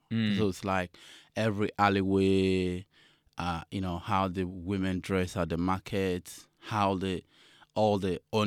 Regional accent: Ghana; English is a second language; So I grew up in Ghana, West Africa, and a community I grew up in, everybody dance.

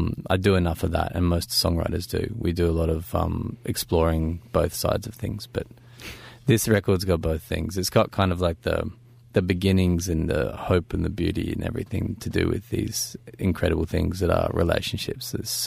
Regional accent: Queensland, Australia; also born or lived in Europe; I didn't grow up in Brisbane. I grew up near Brisbane

